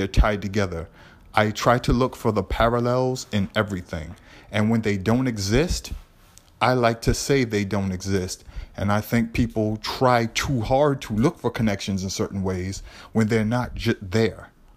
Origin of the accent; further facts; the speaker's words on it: Boston, Massachusetts, United States; I'm from Lower Roxbury.